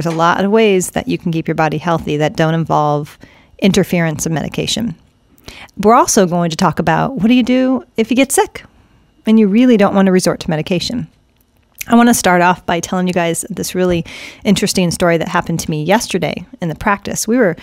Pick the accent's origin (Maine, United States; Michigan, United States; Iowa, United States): Iowa, United States; I'll tell you right now, I'm from Iowa, and I'm 100% German. I've had no French.